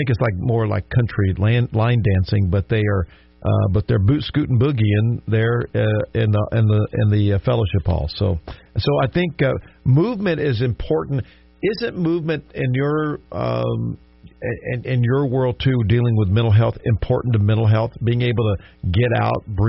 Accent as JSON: {"language": "English", "region": "the South", "country": "United States", "tie": "born or raised there", "said": "I mean, I grew up in the South, and there's just things that you didn't talk about, you know."}